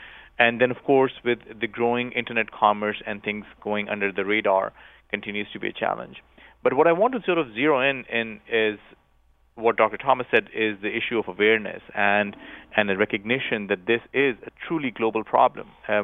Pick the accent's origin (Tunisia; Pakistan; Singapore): Pakistan; I grew up in Pakistan, and just a few years ago, there was probably the worst public health tragedy in Pakistan